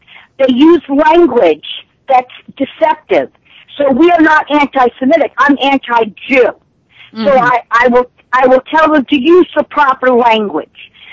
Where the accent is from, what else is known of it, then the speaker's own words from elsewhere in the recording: New York, United States; I'm from New York, but I have a Florida area code.